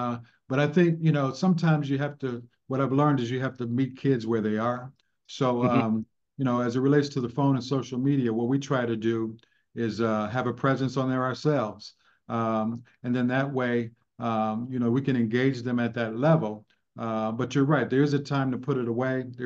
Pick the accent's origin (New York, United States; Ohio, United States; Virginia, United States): Ohio, United States; East Cleveland; So I was raised in East Cleveland, and it was a great, people hear East Cleveland and they want to, immediately think of negative thoughts, but when I was growing up there, East Cleveland was a wonderful place to live.